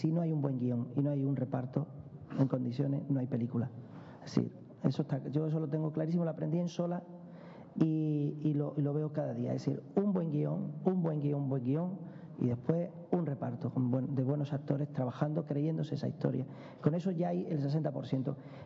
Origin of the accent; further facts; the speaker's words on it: Lebrija, Andalusia, Spain; yo soy un poquito gitano, soy un poquito moro, soy un poquito judío, soy de Lebrija